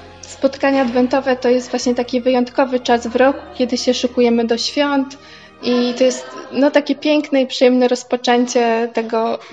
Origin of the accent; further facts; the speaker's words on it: Lidzbark Warmiński, Warmian-Masurian Voivodeship, Poland; now in Olsztyn, Poland; pochodzę z Lidzbarka Warmińskiego. Moja rodzina ma wschodniopruskie korzenie. Teraz mieszkam w Olsztynie